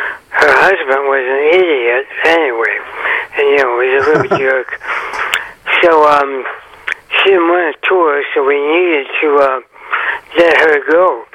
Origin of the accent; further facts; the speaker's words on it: San Francisco, California, United States; I grew up around Frisco and the nightclubs, the Jazz Cats and all the great bass players.